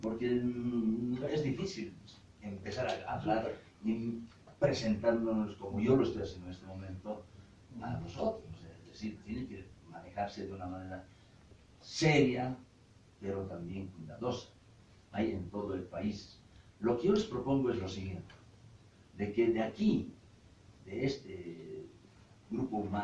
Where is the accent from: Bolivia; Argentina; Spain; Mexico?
Bolivia; Para mí, como boliviano militar, les digo, esto es posible.